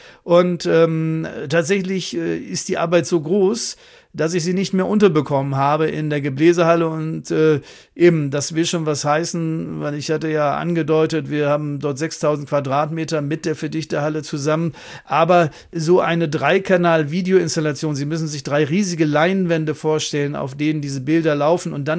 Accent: Germany; weil ich als Deutscher und Europäer natürlich diese Seite vielleicht sehr viel besser darstellen kann

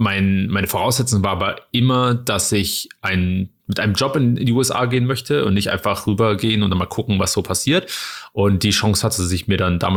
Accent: Trier, Rhineland-Palatinate, Germany; born there; Aus dem schönen Trier, der ältesten Stadt Deutschlands.

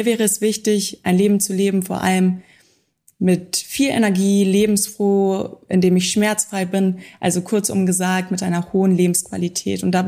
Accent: Hanover, Lower Saxony, Germany; now in Maldives; Ich komme eigentlich aus Hannover, bin 29 Jahre alt

